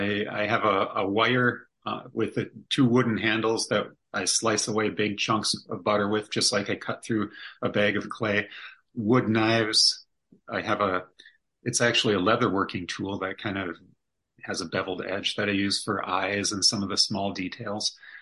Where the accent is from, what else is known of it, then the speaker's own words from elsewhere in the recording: Minnesota, United States; And we're from Minnesota. We can handle 40 degrees.